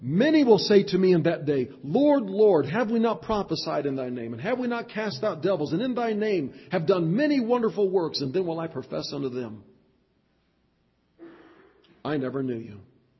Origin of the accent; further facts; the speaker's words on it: Monroe, Nebraska, United States; I took my family a couple of summers ago to the farm I grew up on near Monroe, Nebraska.